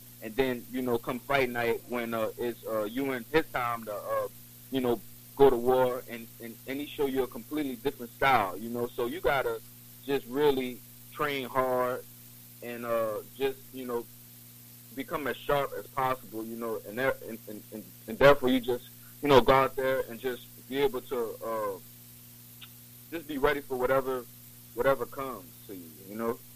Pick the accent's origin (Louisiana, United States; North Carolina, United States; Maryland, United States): Louisiana, United States; Metairie; also born or lived in Shrewsbury, Louisiana; now in LaPlace, United States; I grew up in Shrewsbury and Metairie. I currently stay in La Place right now.